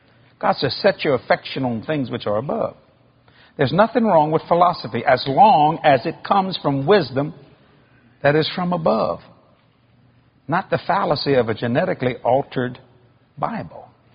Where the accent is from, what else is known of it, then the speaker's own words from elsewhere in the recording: New Orleans, Louisiana, United States; And you see, I was raised in the Italian section in New Orleans.